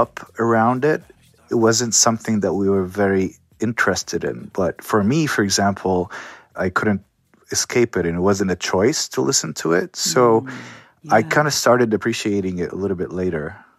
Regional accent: Amman, Amman Governorate, Jordan; I'm from Jordan. From Amman, Jordan. I was born there.

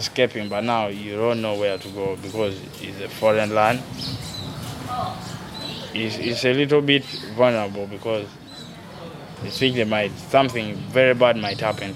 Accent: Uganda; English is a second language; I'm from Uganda.

